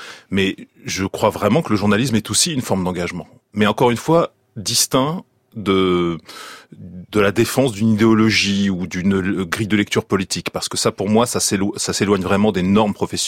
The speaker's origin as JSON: {"language": "French", "country": "France", "said": "Je suis français, ma maison c'est la France, et j'ai en plus des origines très riches, évidemment du côté polonais et aussi mes origines juives."}